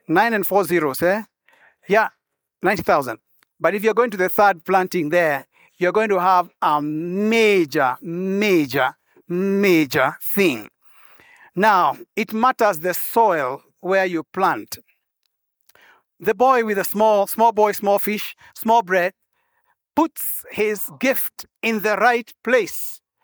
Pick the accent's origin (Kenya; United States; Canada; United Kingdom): Kenya; Yes, I said, I am a Kenyan also.